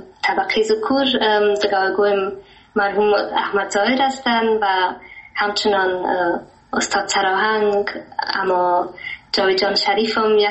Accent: Germany; ما در آلمان تولد شدیم و امجا بزرگم شدیم، دیگه ما مکتب خلاص کردیم و فعلا امروز درس میخونم در فاکولته.

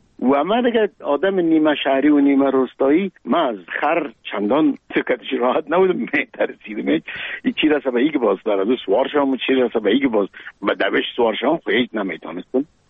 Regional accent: Kabul, Afghanistan; moved away; ما در کابل به دنیا آمدیم در چهاردی کابل مکتب ابتدایه را در یک مکتب به نام غازی عبدالله خان تمام کردیم

